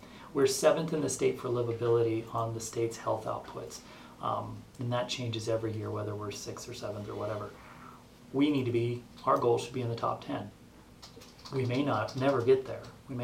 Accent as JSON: {"language": "English", "region": "Illinois", "country": "United States", "tie": "born or raised there", "said": "I grew up in the Illinois Valley."}